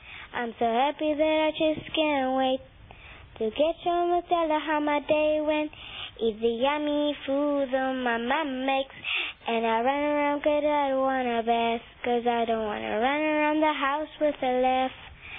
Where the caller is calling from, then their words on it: Johannesburg, Gauteng, South Africa; I'm calling from Joburg.